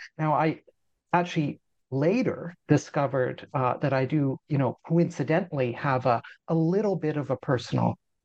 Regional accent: Canada; I'm Canadian, right? You know, I did my undergraduate and my master's degrees in Canada.

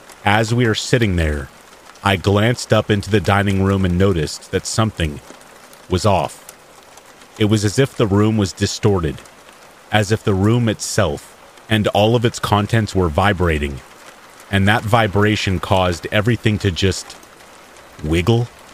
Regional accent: Norfolk County, Ontario, Canada; now in Tillsonburg, Canada; I was born and raised in Norfolk County, and have since lived all over the province

